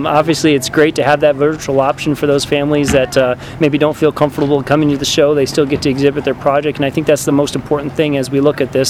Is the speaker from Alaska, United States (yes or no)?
no; Michigan, United States; now in Iowa, United States; No, I actually was born and raised in Michigan myself, okay. And I came to Iowa actually when I was finished my bachelor's degree